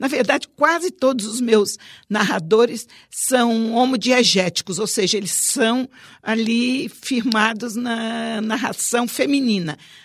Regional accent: Espírito Santo, Brazil; a história do Brasil, a história, sobretudo, da minha terra, a história do Espírito Santo

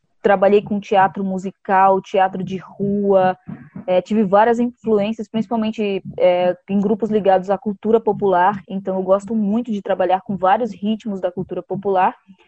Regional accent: Iguatu, Ceará, Brazil; eu vim do Ceará, do sertão do Ceará, de uma cidadezinha chamada Iguatu, que também é terra de Tizil do Araripe e … E saí de lá, na verdade, eu nasci assim mais para dentro ainda, assim, né? Que é de um sítio assim super pequeno que se chama Gaspar

